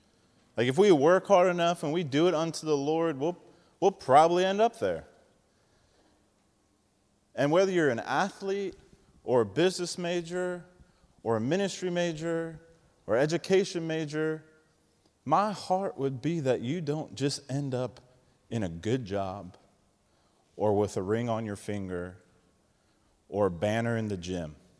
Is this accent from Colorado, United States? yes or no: yes; Colorado, United States; also born or lived in Indiana; I grew up in Colorado, went to school in Indiana